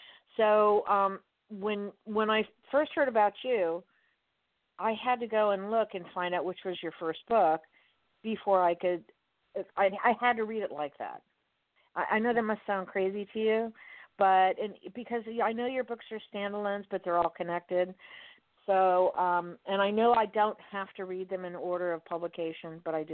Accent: Miami, Florida, United States; I grew up in Miami. Now I'm over here on the west coast of Florida.

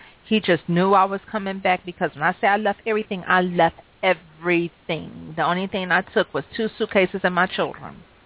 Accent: Cleveland, Ohio, United States; now in Michigan, United States; Well, I'm from Cleveland. Everybody knows that.

